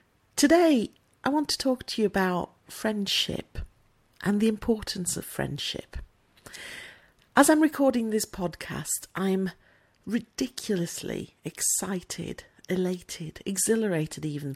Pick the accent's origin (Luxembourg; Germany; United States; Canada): Luxembourg; Now, I grew up in Luxembourg with friends from all over Europe originally